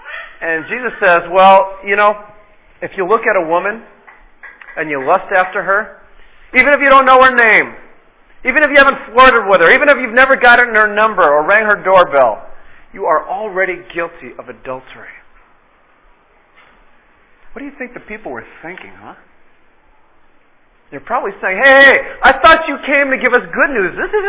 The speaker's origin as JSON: {"language": "English", "region": "California", "country": "United States", "said": "I didn't know that, officer. I'm sorry. I'm from California."}